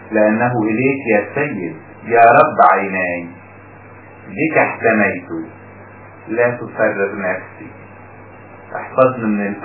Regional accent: Upper Egypt, Egypt; وحتى عندنا في الصعيد بيسموه ببساطة النوم، يسموه الموت الصغير.

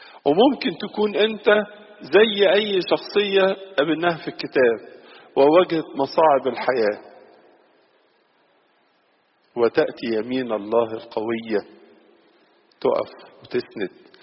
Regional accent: Egypt; زي ما كلنا نعرفها طبعا كمصريين وكأباط

